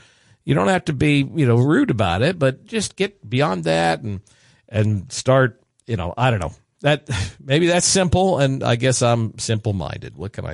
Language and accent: English; Scotland, United Kingdom; now in United States; I mean, I'm Scottish originally, you know, our family roots come